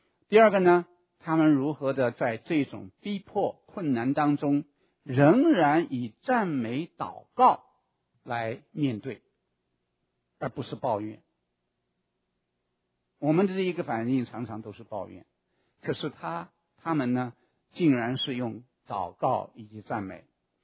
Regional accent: China; 那么你就像我们中国人讲的，天高皇帝远

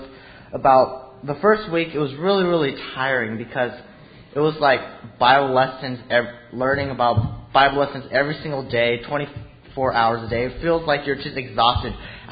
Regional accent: California, United States; I'm not from around here. I'm actually from California and Southern California.

